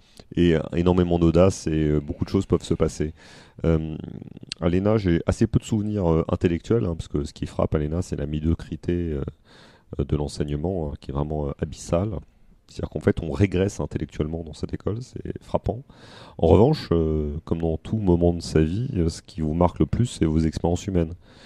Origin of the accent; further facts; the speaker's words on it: Paris, Île-de-France, France; born there; Moi je suis né à Paris, donc j'ai pas eu la chance de monter à Paris